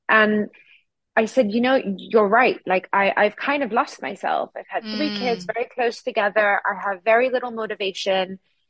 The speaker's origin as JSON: {"language": "English", "country": "Singapore", "tie": "born or raised there", "said": "So, yes, I grew up in Singapore."}